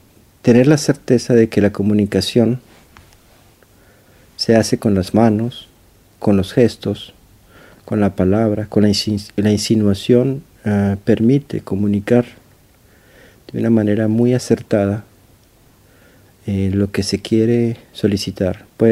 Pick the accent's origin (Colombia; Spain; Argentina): Colombia; now in France; Soy colombiano. Ahora vivo en Francia. Y hace casi 20 años que salí de mi país y he caminado un poco el mundo.